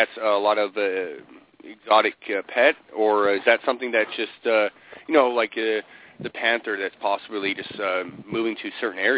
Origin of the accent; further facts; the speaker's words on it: Scotland, United Kingdom; I'm originally from Scotland